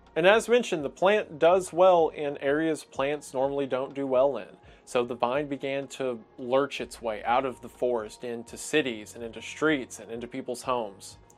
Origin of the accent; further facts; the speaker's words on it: Tennessee, United States; Growing up in East Tennessee, I saw kudzu absolutely everywhere.